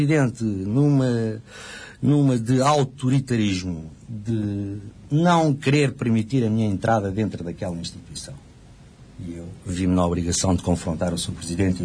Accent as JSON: {"language": "Portuguese", "town": "Barreiro", "region": "Lisbon", "country": "Portugal", "said": "meu amigo de infância, da minha terra, do Barreiro"}